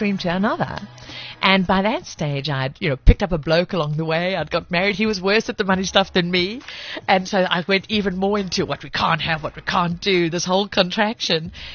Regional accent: KwaZulu-Natal, South Africa; I know my accent doesn't sound like it, but I'm actually a Zulu chick.

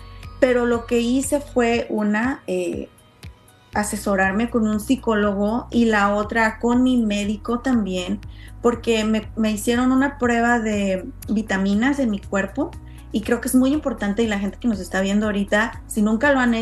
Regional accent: Mexico; criada en México y en este ambiente que les comentaba al inicio

